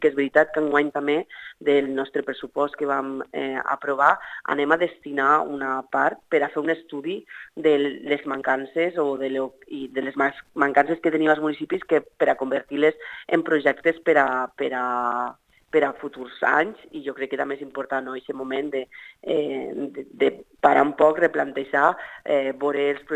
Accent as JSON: {"language": "Catalan", "town": "Càlig", "region": "Valencian Community", "country": "Spain", "said": "nosaltres soc de Càlig"}